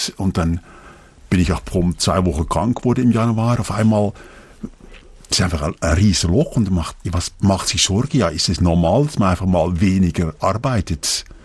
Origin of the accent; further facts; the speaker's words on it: Netherlands; now in Bern, Switzerland; Also ein Stück Holland kommt, wenn man das einfach hört, tut ihm eigentlich gut, obwohl meine Heimat ist jetzt Bern hundertprozentig. Also wenn ich nach Holland zurückkomme, dann ist meine Mutter wohnt noch da.